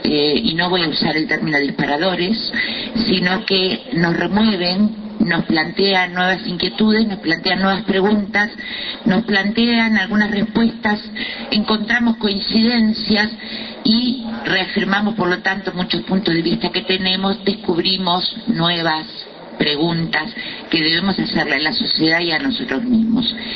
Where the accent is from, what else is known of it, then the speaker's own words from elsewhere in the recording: Uruguay; cómo somos los uruguayos y uruguayas en realidad